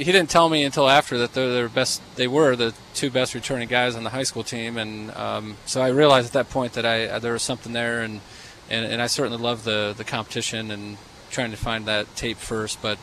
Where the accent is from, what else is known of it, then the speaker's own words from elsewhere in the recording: Phoenix, Arizona, United States; I grew up in Phoenix, and he took me out with the best 2 guys from the high school.